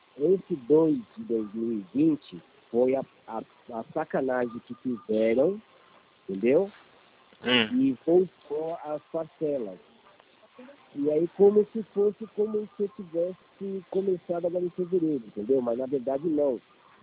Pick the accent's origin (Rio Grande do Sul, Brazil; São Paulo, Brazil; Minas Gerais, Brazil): São Paulo, Brazil; Carapicuíba; Isso, eu sou de Carapicuíba.